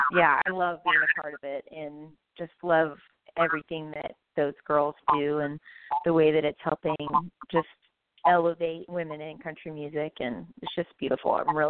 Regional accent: Dallas, Texas, United States; Country music. I'm from the Dallas area, and so my family's got a ranch on the Oklahoma-Texas line

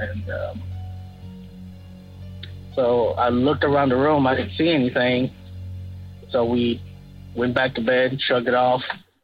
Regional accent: Dallas, Texas, United States; I'm from Dallas, Texas.

